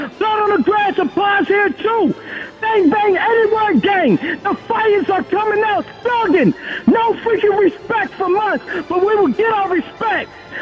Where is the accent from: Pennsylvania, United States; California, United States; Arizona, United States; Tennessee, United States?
Pennsylvania, United States; Philadelphia; from North Philly Hunting Park